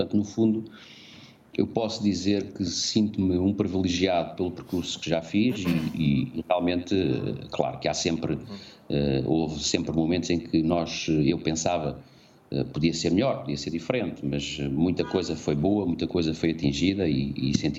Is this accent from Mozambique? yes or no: yes; Mozambique; born there; neste caso Moçambique foi o país onde eu nasci, portanto para mim tem um significado especial